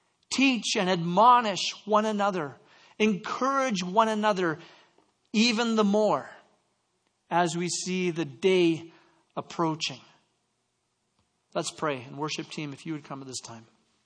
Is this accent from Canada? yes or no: yes; Canada; Я не очень хорошо говорю по-русски. Я из Канады. Hi, how are you? I don't speak Russian very good, but I'm from Canada.